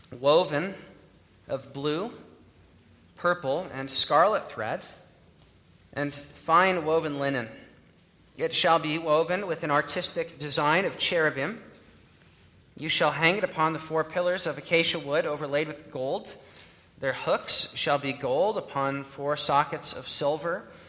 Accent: United States; Congregation, as an American, here as a visitor

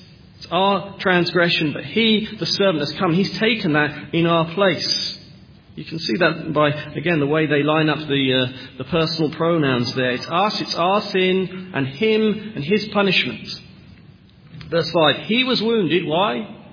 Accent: East of England, United Kingdom; I was born in England. I grew up in Norfolk near Norwich

